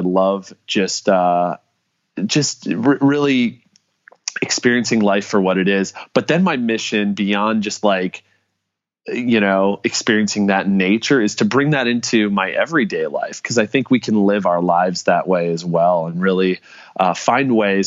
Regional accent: Minnesota, United States; but I got into film because I grew up in Minnesota.

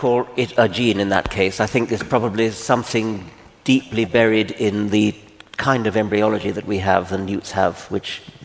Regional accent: Kenya; born there; I was born in Kenya.

